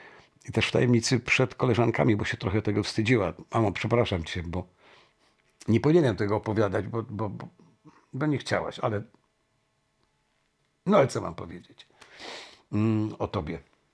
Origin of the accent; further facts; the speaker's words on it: Strzelce Opolskie, Opole Voivodeship, Poland; w Strzelcach Opolskich, które jest moim rodzinnym miastem